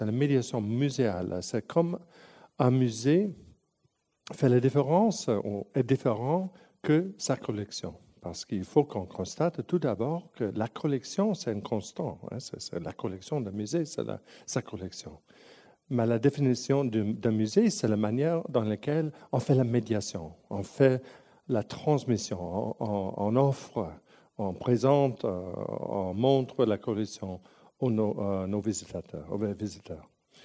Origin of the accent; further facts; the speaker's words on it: Canada; first language en; French is a second language; c'était ma deuxième langue, parce que je suis anglo-canadien, mais obviously au Canada, on apprend le français très tôt. Et moi, j'ai appris, je ne parle pas avec l'accent québécois